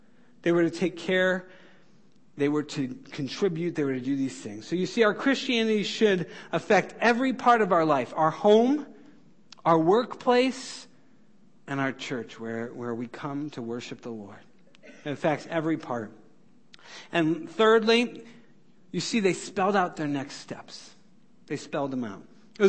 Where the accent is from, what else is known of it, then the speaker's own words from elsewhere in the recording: United States; now in South Dakota, United States; I'm an American. I live in South Dakota.